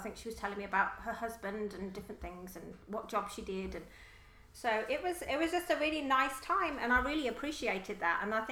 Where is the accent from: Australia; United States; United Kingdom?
United Kingdom; because I am British and I do have a just biting sense of humor.